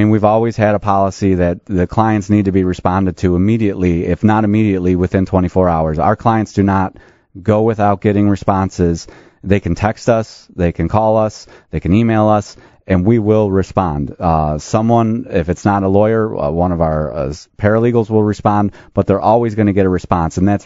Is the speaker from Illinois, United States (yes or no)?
yes; Prospect Heights, Illinois, United States; also born or lived in Chicago; now in Wheeling, United States; I was born in the city, but I'm a suburban boy. I grew up in Prospect Heights. We moved out of the city from the north side in 1988 or so. I grew up in Prospect Heights, went to high school in Arlington Heights, and now live in Wheeling.